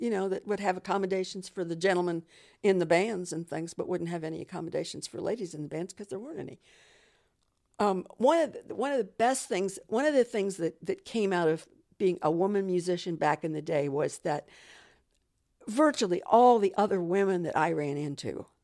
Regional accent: Dayton, Ohio, United States; I've heard it all my life. I grew up in Dayton, Ohio.

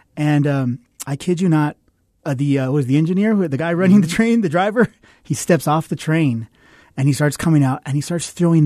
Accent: Cutler, California, United States; And the trains would come through our small town of Cutler, where I grew up at.

